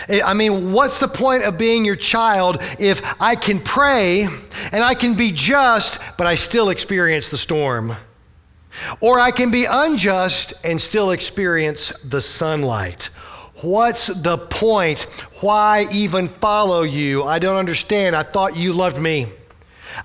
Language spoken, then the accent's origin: English; Orlando, Florida, United States; I'm from Orlando and I know how this goes.